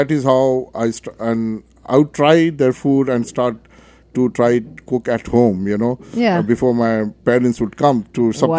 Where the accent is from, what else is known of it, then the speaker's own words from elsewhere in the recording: Delhi, India; I was born and brought up in Delhi, you know, and Delhi was a most like a cosmopolitan city